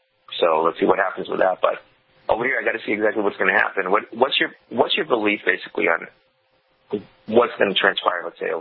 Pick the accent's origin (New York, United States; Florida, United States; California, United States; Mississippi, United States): New York, United States; Look, I'm a New Yorker. At the end of the day, I'm a New Yorker. I'm never going to escape that.